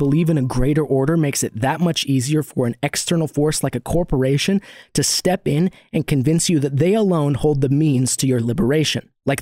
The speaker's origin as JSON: {"language": "English", "town": "Turlock", "region": "California", "country": "United States", "tie": "born or raised there", "said": "Most notably, my hometown has one of the few non-Spanish-derived names in northern California, Turlock being derived from the Gaelic word turlo, which means low-lying, wet limestone."}